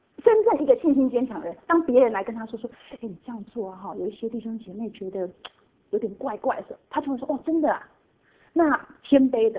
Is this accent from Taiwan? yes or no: yes; Taiwan; 我们从台湾来的背景哈